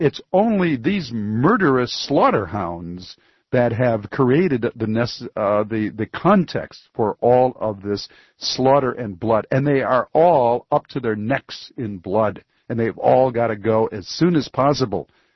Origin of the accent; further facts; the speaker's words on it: Detroit, Michigan, United States; not so far from my hometown of Detroit